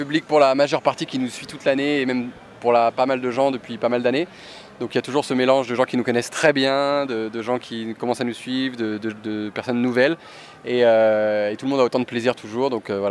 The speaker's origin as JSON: {"language": "French", "country": "France", "moved": "as an adult", "lives_now": "Toronto, Canada", "said": "je suis parti comme beaucoup de Français en PVT après mes études"}